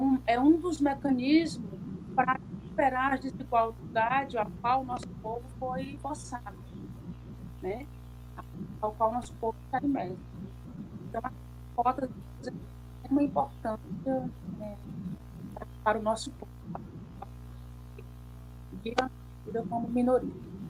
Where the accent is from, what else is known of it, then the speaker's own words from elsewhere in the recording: Ceará, Brazil; Eu nasci e me criei no Quilombo Sítio Veiga.